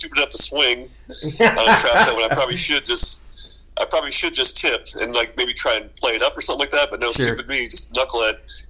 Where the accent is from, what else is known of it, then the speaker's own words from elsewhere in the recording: Racine, Wisconsin, United States; I always had the thought that maybe instead of saying Racine, Wisconsin, that I should say I'm from North Beach, Wisconsin, and make myself sound more California, you know.